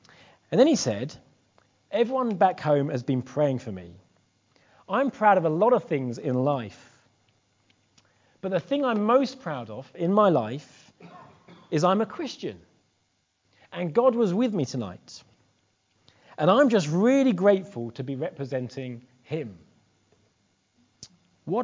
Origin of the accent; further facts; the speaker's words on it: England, United Kingdom; as an Englishman.